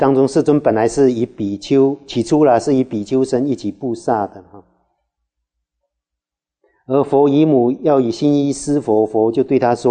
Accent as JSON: {"language": "Chinese", "country": "China", "said": "但是我们中国人啊是传的以戒为师嘛啊"}